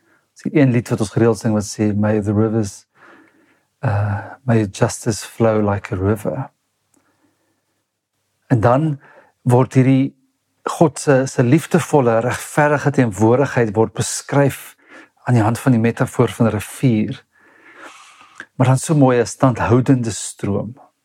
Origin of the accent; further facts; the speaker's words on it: Pretoria, Gauteng, South Africa; also born or lived in Western Cape; Ek het in Pretoria groot geword, meestal of in Gauteng. En ons is Natal toe en ek was net verwonderd oor die see. En toe trek ons Kaap toe